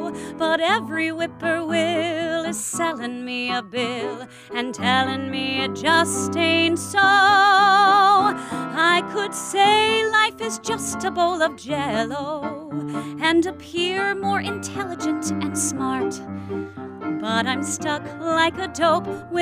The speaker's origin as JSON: {"language": "English", "town": "Winterville", "region": "North Carolina", "country": "United States", "moved": "yes", "lives_now": "New York, United States", "said": "And hello, I'm from Winterville, North Carolina, and I moved to the big city of New York."}